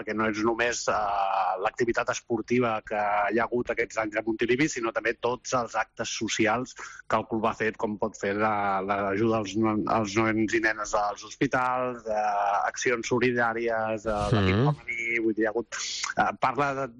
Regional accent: Palafrugell, Catalonia, Spain; competint amb l'equip del meu poble, que és el Palafrugell

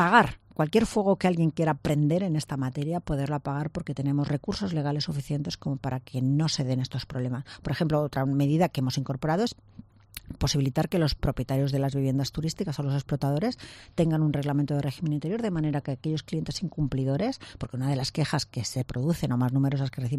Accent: Alicante, Valencian Community, Spain; porque sabéis que yo soy alicantina y que yo vivo aquí y que conozco perfectamente esta ciudad.

